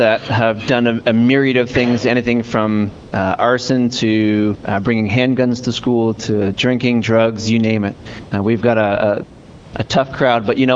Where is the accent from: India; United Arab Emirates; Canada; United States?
Canada; I'm Canadian, if you can't hear any accent. And in Canada, I had several of my own businesses as well.